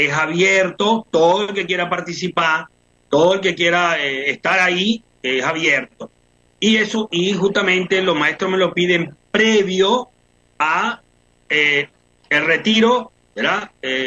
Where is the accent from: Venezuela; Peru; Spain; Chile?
Venezuela; Esto comenzó, esta reconexión comenzó en el año 2000, yo soy de Venezuela, y estando en Venezuela en el año 2000